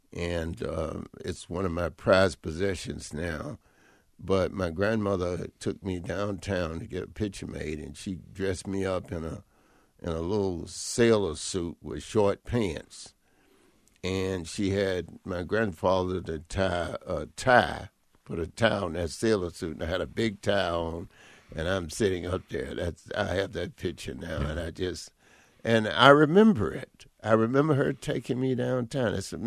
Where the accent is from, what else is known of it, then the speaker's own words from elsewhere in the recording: High Point, North Carolina, United States; We grew up poor. My grandmother raised me, and we lived in the poor section of town